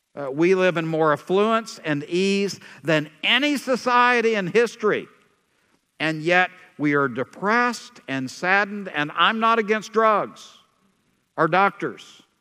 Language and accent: English; Texas, United States; The reality is air conditioning was optional when I was growing up in Texas.